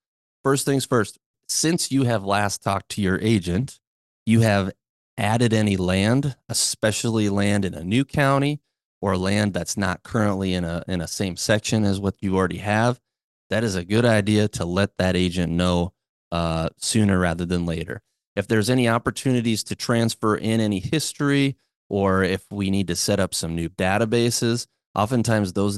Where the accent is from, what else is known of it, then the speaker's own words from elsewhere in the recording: Aurelia, Iowa, United States; now in Des Moines, United States; although today I live just outside of Des Moines, I grew up in Northwest Iowa, only 7 miles away from Cherokee.